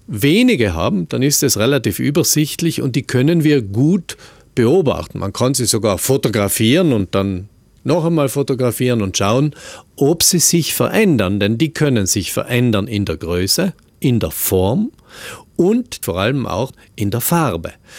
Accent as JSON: {"language": "German", "region": "South Tyrol", "country": "Italy", "said": "bei uns in Südtirol wahrscheinlich so diese 20 Minuten. Je heller die Haut, desto weniger lang. Und wir Südtiroler sind ja so die klassischen Eincremer am Meer"}